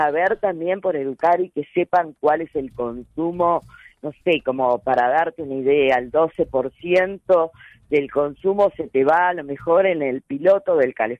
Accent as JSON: {"language": "Spanish", "country": "Argentina", "said": "Ya sabemos cómo somos los argentinos."}